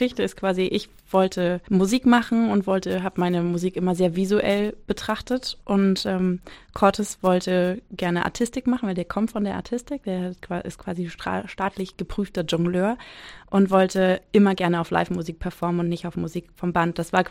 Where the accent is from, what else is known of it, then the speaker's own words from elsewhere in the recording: Berlin, Germany; now in Hamelin, Germany; Also ich komme gebürtig aus Berlin und habe da auch jetzt bis zu meinem Umzug ins Weserbergland gelebt